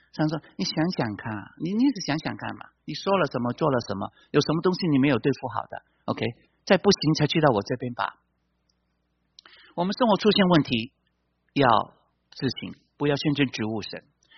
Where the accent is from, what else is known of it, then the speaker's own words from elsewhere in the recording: China; now in United States; 从我们从中国来美国，都是这样想的